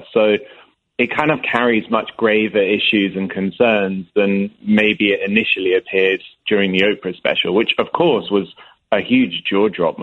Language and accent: English; United Kingdom; I'm British myself.